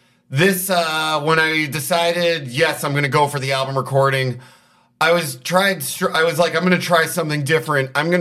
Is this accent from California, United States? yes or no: no; New York City, New York, United States; I grew up on the Upper West Side.